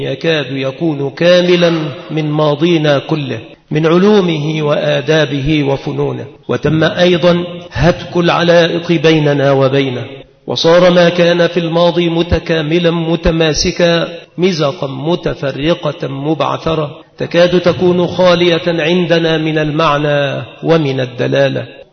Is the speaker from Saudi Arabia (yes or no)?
no; Egypt; عندنا في مصر